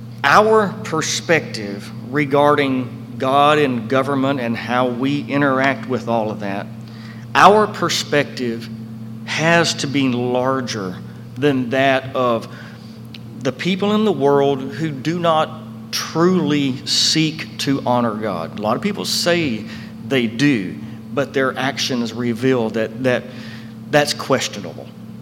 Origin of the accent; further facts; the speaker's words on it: United States; I'm an American second as far as allegiance goes. I love my country.